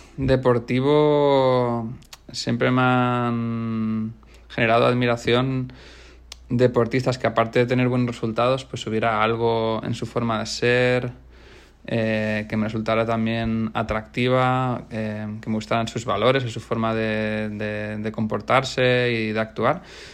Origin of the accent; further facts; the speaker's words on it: Balearic Islands, Spain; born there; Yo nací en Mallorca.